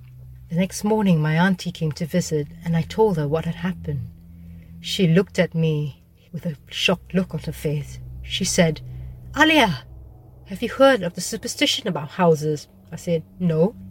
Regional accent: Australia; My siblings and I grew up in Australia with my mum and dad.

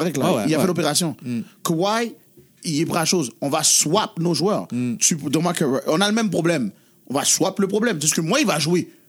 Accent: Brazil; mon père est argentin. Mm. Je suis brésilien.

